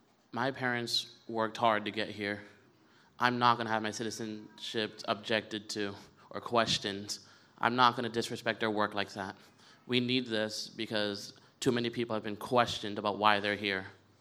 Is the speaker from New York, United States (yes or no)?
yes; New York City, New York, United States; born there; also born or lived in Lowell; I was born in Manhattan, New York. I was born in a Spanish neighborhood. My dad owned a bodega. So I was surrounded by diversity growing up. I moved to a few places and to Lowell, which is also a very diverse place.